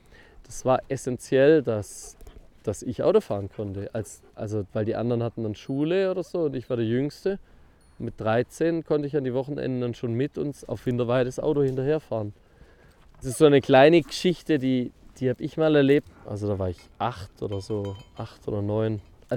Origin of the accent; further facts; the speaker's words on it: Baden-Württemberg, Germany; ich bin im Schwarzwald aufgewachsen